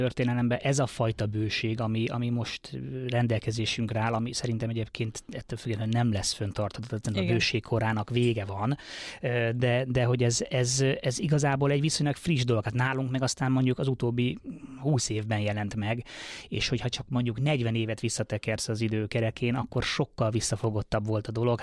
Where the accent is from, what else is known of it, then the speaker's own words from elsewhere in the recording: England, United Kingdom; én félig angol vagyok, ugye anyanyelvi szinten beszélek angolul